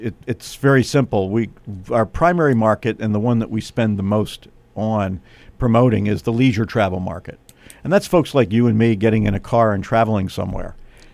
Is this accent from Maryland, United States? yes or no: yes; Baltimore, Maryland, United States; born there; moved away as an adult; now in Bethlehem, United States; Well, I was born in Baltimore and came to Lehigh University and never really left.